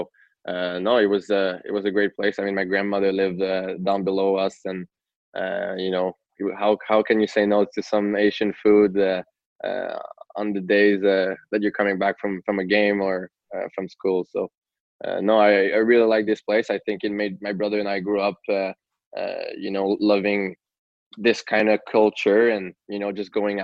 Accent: Montreal, Quebec, Canada; Yeah. So my brother and I grew up in North Montreal. In Rosemont as well.

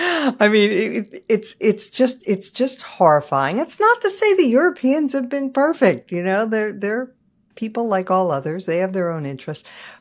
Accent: United States; it pains me personally as an American that this is the mess.

